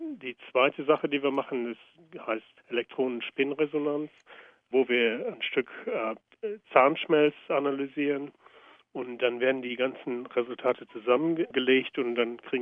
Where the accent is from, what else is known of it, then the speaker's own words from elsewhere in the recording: Germany; moved away as an adult; Ja, also ich bin in Deutschland groß geworden, auch akademisch.